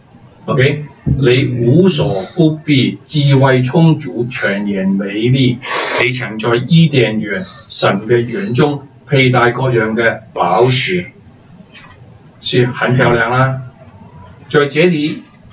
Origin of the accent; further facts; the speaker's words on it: China; 我们是中国人，有这个福气